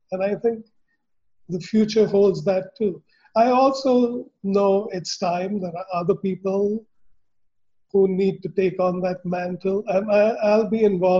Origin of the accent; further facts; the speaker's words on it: India; I grew up in India post-partition, and my parents were Hindus who had to flee from what is now Pakistan. And so I grew up with Hinduism, with lots of Muslim friends